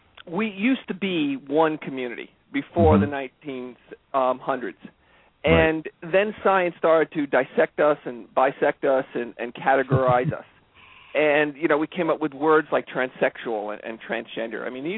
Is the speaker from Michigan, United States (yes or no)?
no; New York, United States; I grew up on Long Island, and we had a little plot like everybody else did.